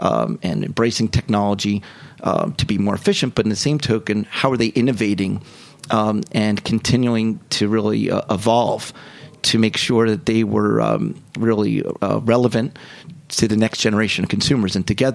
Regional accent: Haddonfield, New Jersey, United States; It's also my hometown is Haddonfield, New Jersey.

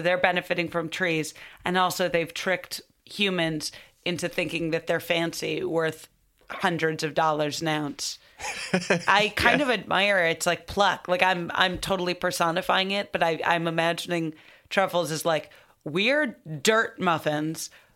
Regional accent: Highland Park, Illinois, United States; I'm from Highland Park.

